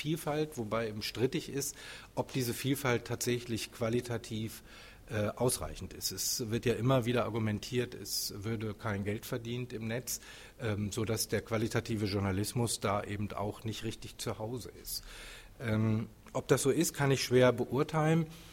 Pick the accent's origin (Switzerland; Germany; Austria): Germany; Dortmund, North Rhine-Westphalia; Weil in meiner Heimatstadt Dortmund ist ja eine Zeitung quasi gänzlich aufgelöst worden.